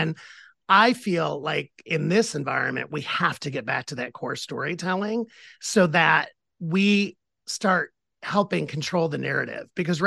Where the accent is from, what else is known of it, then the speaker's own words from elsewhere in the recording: Midwest, United States; because I can't get rid of my Midwestern roots. Even though I've lived all over the country, I need my dose of Miss what my dose of Midwestern every year.